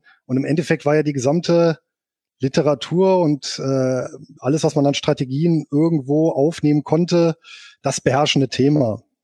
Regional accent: Bonn, North Rhine-Westphalia, Germany; Geboren bin ich hier in Bonn und aufgewachsen, und ja, bin verheiratet, habe zwei Kinder

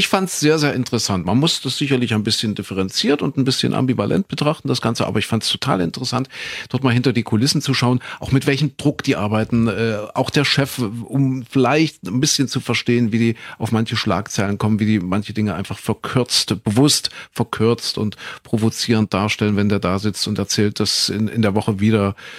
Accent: East Germany, Germany; wir so als Ossi-Kinder, alles so ein bisschen schmuddelig

